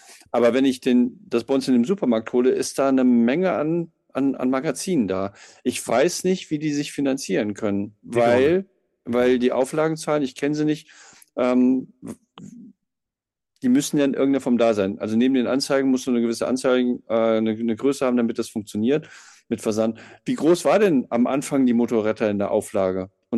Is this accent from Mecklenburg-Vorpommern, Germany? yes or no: no; Dillenburg, Hesse, Germany; wo ich herkomme, da gab es keine wirkliche Rollerszene. Also im Kreis Dillenburg, Siegen, nix.